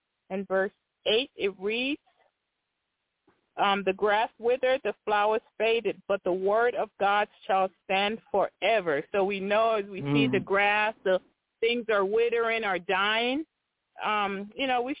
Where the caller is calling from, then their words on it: Tennessee, United States; I'm calling from Tennessee.